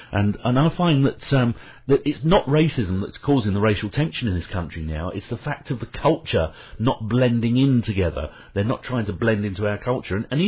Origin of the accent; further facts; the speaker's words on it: United Kingdom; I'm British